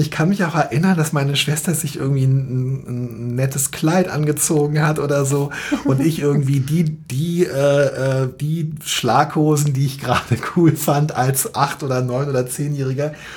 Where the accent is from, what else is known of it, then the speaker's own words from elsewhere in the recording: Berlin, Germany; ich habe 25 Jahre meines Lebens in Berlin verbracht und das ist einfach meine Heimat und es ist auf eine Art, es ist eine grauenvolle, unmenschliche Stadt.